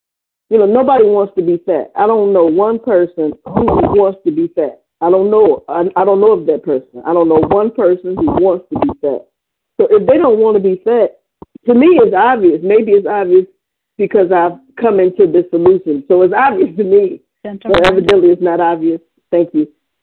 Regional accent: Cleveland, Ohio, United States

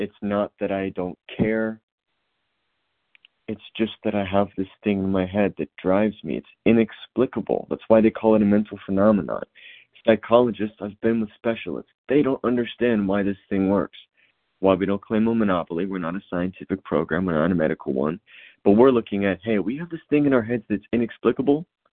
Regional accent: Indiana, United States; I'm from Indiana.

